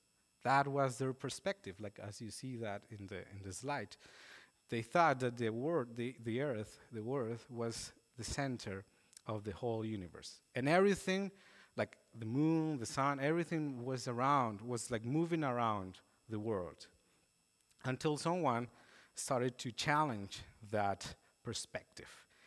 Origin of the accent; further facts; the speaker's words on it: Colombia; English is a second language; now in Canada; because I'm not Canadian, I'm Colombian, and I just have like my health insurance ID and my student ID.